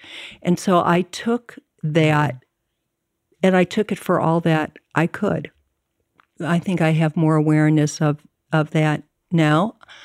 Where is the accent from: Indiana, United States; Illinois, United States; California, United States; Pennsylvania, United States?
Illinois, United States; Chicago; also born or lived in Evanston; I went to school in San Francisco. I grew up in Chicago and in Evanston.